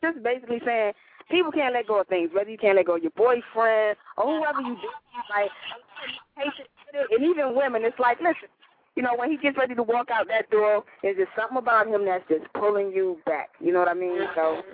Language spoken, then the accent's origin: English; Miami, Florida, United States; also born or lived in Bronx; I mean, I was in Miami, like, since I was 9, so it's really nothing. I mean, first coming down, it was different, you know what I mean, coming from the Bronx.